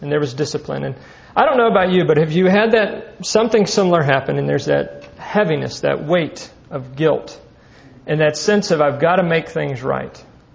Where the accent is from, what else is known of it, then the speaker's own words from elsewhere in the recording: Texas, United States; We grew up in Texas, and so being a good father who buys what most people in Texas buy their two young boys.